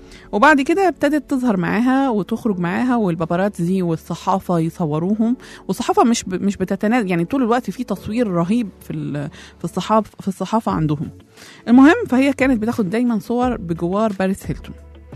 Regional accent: Egypt; أما عندنا في مصر الفنان

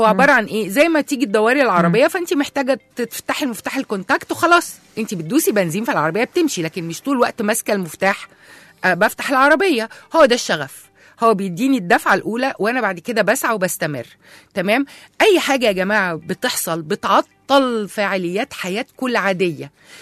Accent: Egypt; المشكله كمان عندنا في مصر احنا ما بنفرقش بين الاكتئاب والحزن

